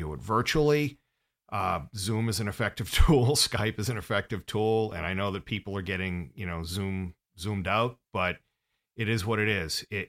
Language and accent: English; Boston, Massachusetts, United States; as a sports fan, sure, I'm from Boston, I was bummed.